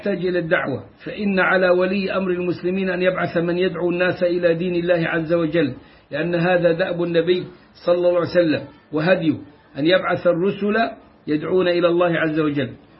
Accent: Egypt; عندنا في مصر في أفريقيا حيث يكثر الفقر

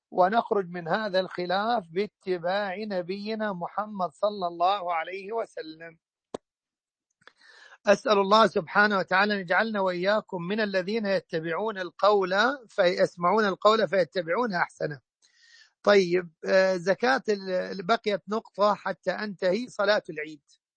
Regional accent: Egypt; وأن يحفظ بلادنا مصر من كل مكروه وسوء

